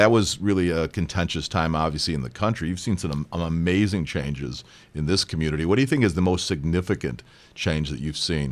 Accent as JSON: {"language": "English", "town": "Morton Grove", "region": "Illinois", "country": "United States", "tie": "born or raised there", "said": "I grew up in a village called Morton Grove."}